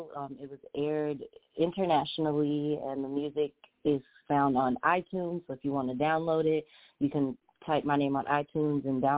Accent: Dominican Republic; first language Spanish; English is a second language; I'm Dominican. My family is from Dominican Republic. I am strong in that culture. It was my first language. Spanish was my first language.

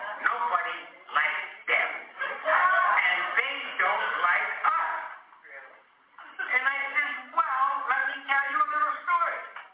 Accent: Pennsylvania, United States; And as I said, I come from Western Pennsylvania. My father took me to a union meeting.

